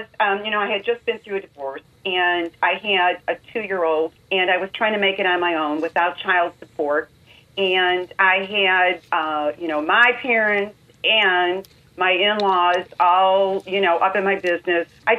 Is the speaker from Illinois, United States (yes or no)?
yes; Chicago, Illinois, United States; a lot of it, is written with that Chicago droll humor, you know, too, because, you know, I am a Chicagoan.